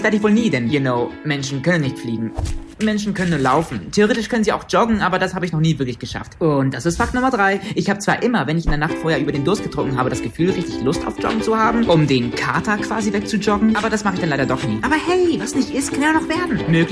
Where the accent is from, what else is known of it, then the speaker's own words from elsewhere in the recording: Hamburg, Germany; Ich bin aus Hamburg. Die Stadt, in der man von morgens bis abends Franzbrötchen isst